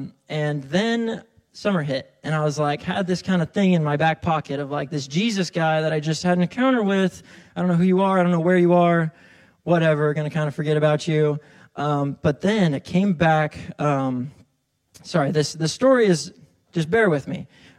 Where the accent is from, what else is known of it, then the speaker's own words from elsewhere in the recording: Salem, Oregon, United States; So, like I said … I'm from East Salem. Grew up in Oregon. We love Oregon.